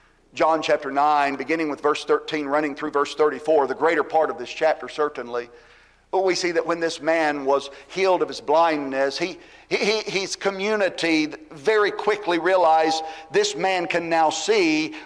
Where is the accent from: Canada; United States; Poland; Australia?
United States; Georgia; also born or lived in Albuquerque; Whether it was the sunrise where I grew up in Georgia, the sunrise where I live now in Tennessee, just peeking through and over the trees as the sun is coming up in the sky in the morning.